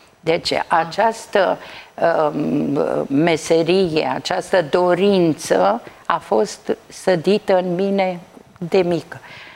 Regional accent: Bucharest, Romania; cu toate că sunt din București și părinții mei și tot neam de aici.

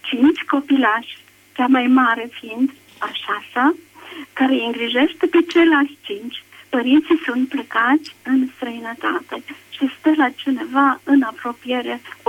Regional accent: Cluj-Napoca, Cluj County, Romania; Sunt de la Cluj

